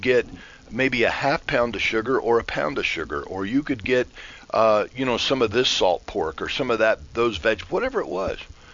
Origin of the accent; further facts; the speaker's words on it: Florida, United States; But I can remember growing up in Central Florida, and you know, if you had any land at all, you had a garden.